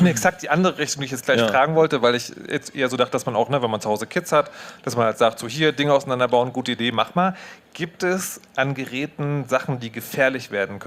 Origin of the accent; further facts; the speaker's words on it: Berlin, Germany; So, ich komme ja aus Berlin, das ist in der Nähe